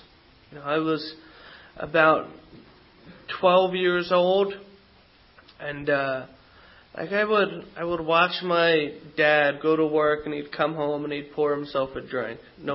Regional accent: New Jersey, United States; I mean, I'm from Jersey and I really like it.

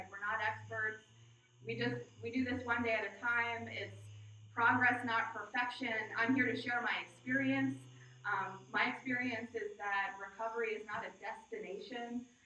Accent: Wyomissing, Pennsylvania, United States; I grew up in Wyomissing, Pennsylvania. Which is about an hour from here.

